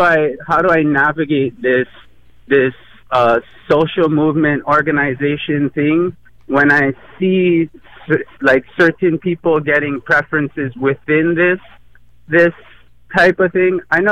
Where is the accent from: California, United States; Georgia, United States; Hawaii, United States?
Hawaii, United States; now in Portland, United States; I'm just calling. I'm actually from Hawaii. I moved to Portland.